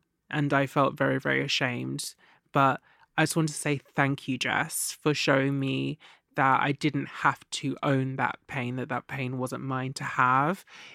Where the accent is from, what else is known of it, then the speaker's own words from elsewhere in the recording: Jamaica; I'm Jamaican.